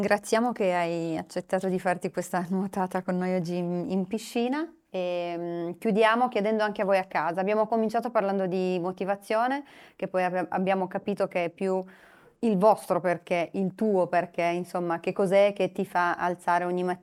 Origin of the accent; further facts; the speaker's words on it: Romania; e pensa che sono rumena